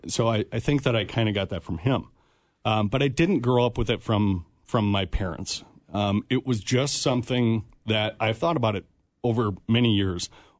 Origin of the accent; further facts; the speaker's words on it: Minnesota, United States; also born or lived in Iowa; Yeah, we moved from Iowa, actually, when I was very young, about 7 years old. Moved from Iowa up to Minnesota, Spring Lake Park, and then ended up getting down into Apple Valley area.